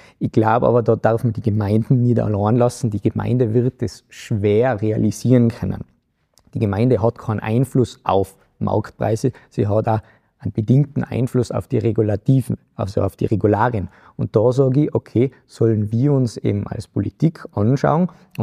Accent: Schwarzau, Lower Austria, Austria; so wie es jetzt auch bei uns in meiner Heimatgemeinde in Schwarzau war

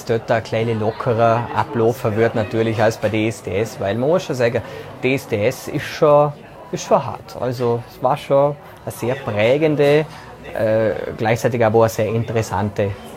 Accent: Vorarlberg, Austria; das ist für mich schon eine Ehre, als Vorarlberger dort dabei gewesen.

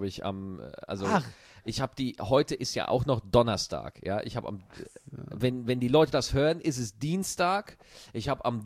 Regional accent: Bavaria, Germany; Du bist Schweizer, ich bin Bayer.

